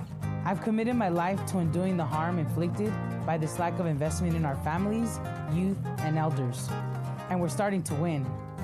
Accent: Los Angeles, California, United States; What makes LA home? To me, it's the people. I grew up in Highland Park.

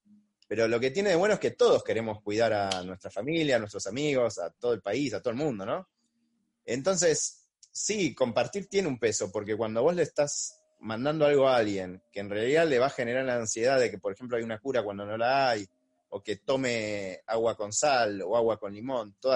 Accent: Buenos Aires, Argentina; somos porteños, y estamos en la ciudad de Buenos Aires

